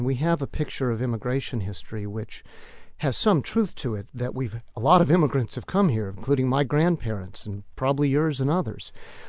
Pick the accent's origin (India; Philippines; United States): United States; California; now in North Carolina, United States; I'm from California, and my goal in North Carolina is that we don't repeat what happened in my home state